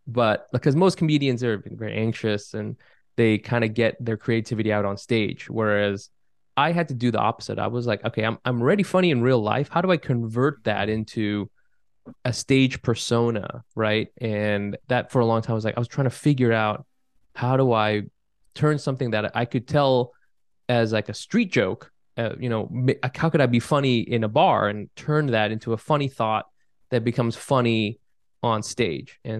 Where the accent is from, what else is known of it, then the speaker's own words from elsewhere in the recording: California, United States; growing up in California, you know, I was kind of like, I had an arm's length from the Vietnamese culture. And like, and I grew up in California in the 90s.